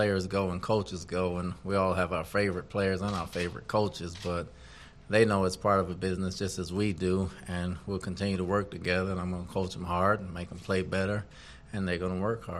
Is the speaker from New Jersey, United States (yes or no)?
yes; Elizabeth, New Jersey, United States; And we're both from New Jersey. He's from Hackensack. I'm from Elizabeth, so we have plenty of run-ins.